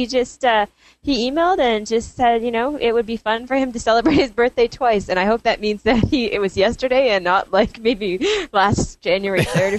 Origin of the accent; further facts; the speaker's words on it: Toronto, Ontario, Canada; from Toronto, Canada.